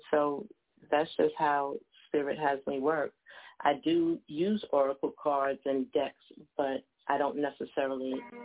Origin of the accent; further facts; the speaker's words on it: Long Island, New York, United States; moved away; I got nicknamed the other Long Island medium when I moved to the South because I'm from Long Island.